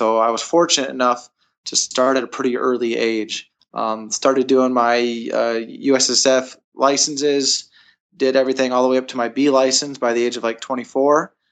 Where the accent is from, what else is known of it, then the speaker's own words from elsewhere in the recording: Iowa, United States; Born and raised in Iowa. So growing up in Iowa, I had a family that was very, workout oriented.